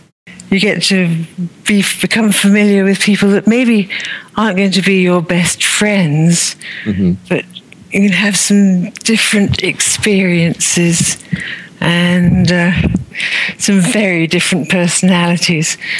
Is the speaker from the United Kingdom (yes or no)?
yes; England, United Kingdom; I was born and brought up in England.